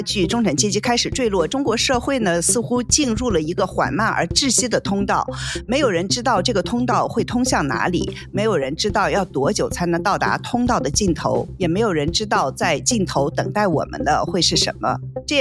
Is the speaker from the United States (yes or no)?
yes; New York, United States; 华盛顿终于有了一个让我们纽约人觉得羡慕嫉妒的地方